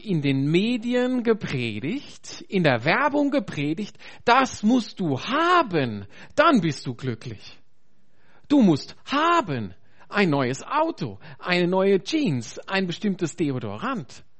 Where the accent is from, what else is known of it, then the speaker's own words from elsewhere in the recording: Germany; moved away as an adult; now in Switzerland; 38 Jahre alt, lebe seit 2005 in der Schweiz. Aber wie man unschwer hört, bin ich aus Deutschland ursprünglich. Ich bin inzwischen aber auch Schweizer geworden, denn ich bin mit einer Schweizerin verheiratet. Und bin froh, hier in der Höfe zu leben